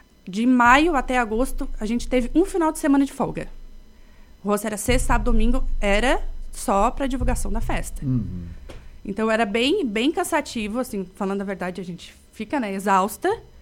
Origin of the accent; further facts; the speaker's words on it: Urussanga, Santa Catarina, Brazil; born there; also born or lived in Minas Gerais / São Bento do Sul; Eu nasci em Uruçanga.